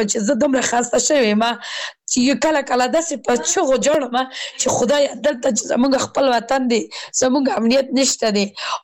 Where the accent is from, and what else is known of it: Kabul, Afghanistan